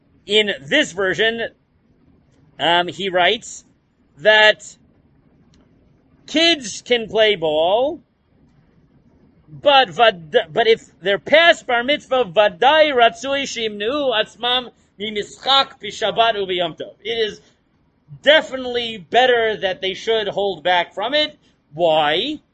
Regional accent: Staten Island, New York, United States; I grew up in Staten Island, so he would come visit the Young Israel once a year

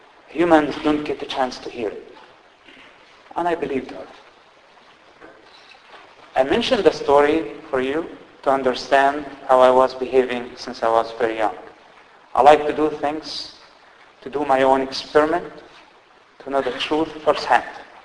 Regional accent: Palestine; English is a second language; Growing up in the Palestinian territories, I had also political and national reasons.

